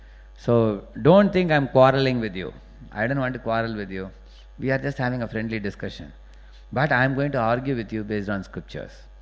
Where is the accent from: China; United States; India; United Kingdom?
India; Are you from India? Then I said, I'm from India.